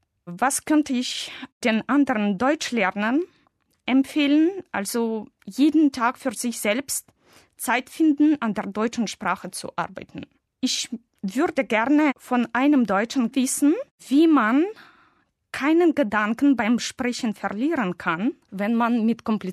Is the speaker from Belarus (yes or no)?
yes; Minsk, Belarus; German is a second language; moved away as an adult; now in Germany; Ich komme aus Minsk. Minsk ist die Hauptstadt von Weißrussland. Ich bin im Jahre 1979 geboren.